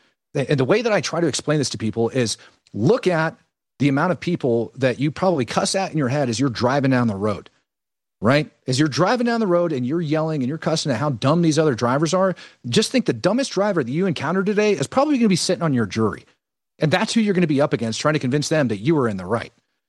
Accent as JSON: {"language": "English", "region": "Oregon", "country": "United States", "tie": "born or raised there", "said": "Like, I was born and raised in Oregon, and over inside of Oregon, outside of the major metropolitan areas, you have a bunch of red, right?"}